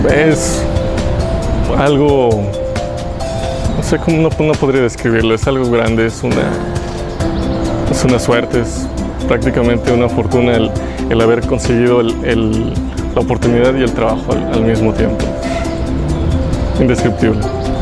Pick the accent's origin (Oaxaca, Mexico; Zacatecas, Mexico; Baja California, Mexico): Oaxaca, Mexico; San José del Progreso; soy habitante de San José del Progreso, soy originario de acá y estudio la carrera de geología.